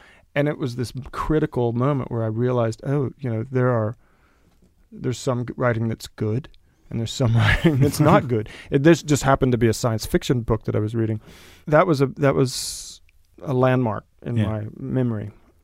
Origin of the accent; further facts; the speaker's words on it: Del Rio, Texas, United States; I grew up in Del Rio, Texas, went to public schools.